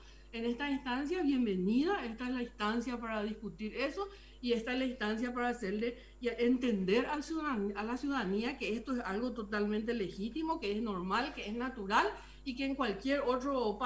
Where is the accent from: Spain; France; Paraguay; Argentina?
Paraguay; está bien, somos paraguayos, podemos tener, como en tantas cosas, tenemos nuestra impronta diferente al resto del mundo.